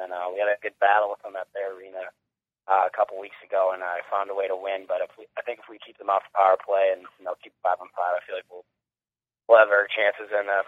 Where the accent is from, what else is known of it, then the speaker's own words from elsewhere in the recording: Minnesota, United States; growing up in Minnesota, WCHA or nothing was all the games you watched it forever growing up